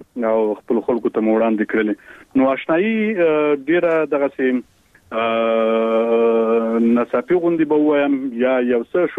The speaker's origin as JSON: {"language": "Pashto", "region": "Khost", "country": "Afghanistan", "tie": "born there", "said": "او زه په خوست ولایت کې پیدا شوی ما او عمر می تقریبا اوس نو 28 کلنې ته برسېږي"}